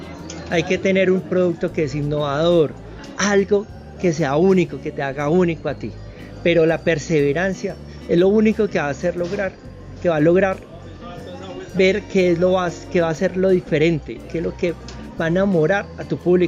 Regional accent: Colombia; Yo soy un emprendedor colombiano

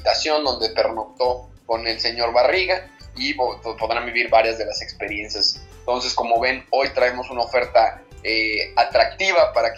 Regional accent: Acapulco, Guerrero, Mexico; como acapulqueños y como mexicanos, nos sentimos orgullosos de estar en tan importante evento

